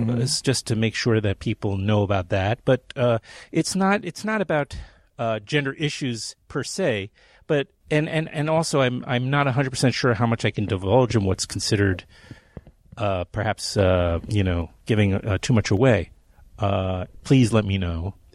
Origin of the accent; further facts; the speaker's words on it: New York City, New York, United States; because I grew up here in New York